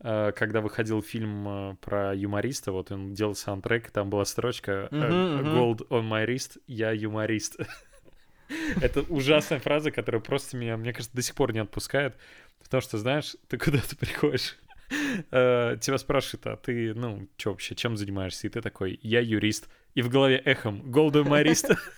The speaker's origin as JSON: {"language": "Russian", "region": "Volga region", "country": "Russia", "said": "Я же с Поволжья. Вот. И у нас Чувашия — это как бы соседняя республика."}